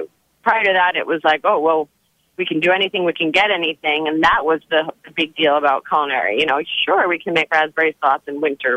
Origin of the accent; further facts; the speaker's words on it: New Jersey, United States; I grew up in New Jersey, and then I didn't want to go to proper college